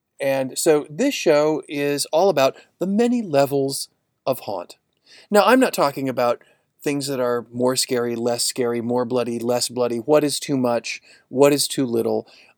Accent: Chicago, Illinois, United States; And of course, I grew up in Chicago, so when it was October, it was dark.

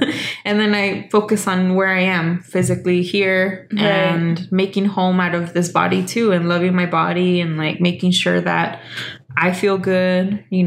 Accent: Mexico; now in United States; even though I was raised in the Mexican school system and like was fed the nationalist food of the school system there to be proud of the revolution and all that, right?

